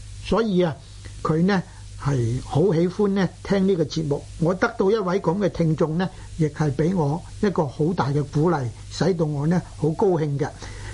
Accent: Guangdong, China; 我哋广东人咧吓，将酸涩苦涩个涩字咧，系读呢个字

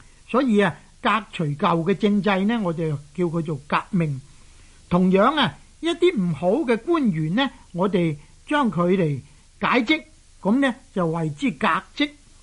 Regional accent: Guangdong, China; 同我们广东人读书读做契呢是有些少不相同

